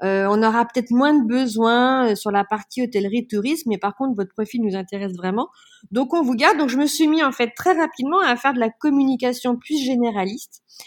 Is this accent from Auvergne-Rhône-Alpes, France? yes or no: yes; Lyon, Auvergne-Rhône-Alpes, France; born there; je suis née à Lyon, j'ai fait mes études à Lyon.